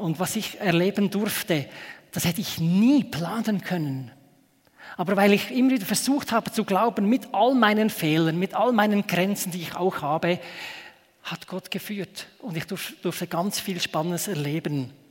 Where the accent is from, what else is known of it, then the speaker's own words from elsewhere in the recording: Ruswil, Lucerne, Switzerland; Ich bin hier auf diesem Bauernhof aufgewachsen, in Ruswil, Hoppöschen. Da ist auch die Gemeinde EGW Ruswil, wo ich groß geworden bin, Sonntagsschule gegangen bin.